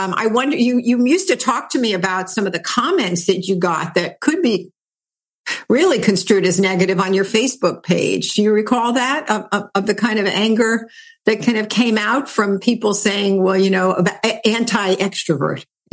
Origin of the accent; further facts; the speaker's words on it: New York, United States; But, you know, being a New Yorker myself, we're still friendly, right, though?